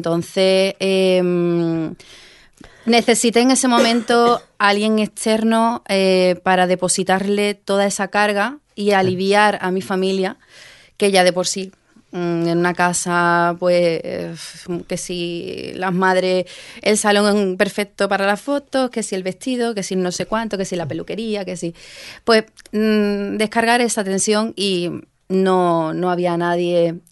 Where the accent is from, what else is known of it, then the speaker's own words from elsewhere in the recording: San Sebastián, Basque Country, Spain; born there; porque nací en San Sebastián